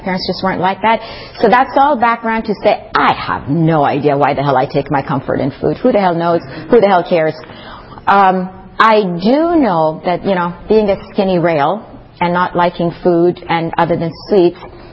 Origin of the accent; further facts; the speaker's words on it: Iran; every time we went back home, I'm from Iran, every time we went back home